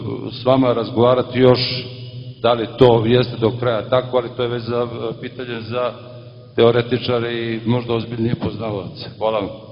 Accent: Novi Sad, Vojvodina, Serbia; da li mi u Srbiji, a govorim mi, pošto dolazim iz Novog Sada

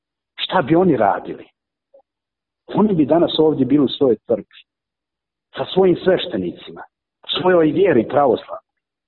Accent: Nikšić, Nikšić Municipality, Montenegro; evo ja sam iz Banjana, iz Nikšića došao među moje Dubrovčane

